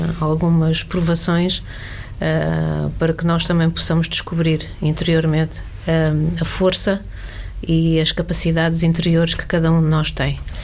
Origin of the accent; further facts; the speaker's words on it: Sesimbra, Setúbal, Portugal; now in Pinhal Novo, Portugal; sou de Sesimbra, vivo no Pinhal Novo e somos uma família feliz.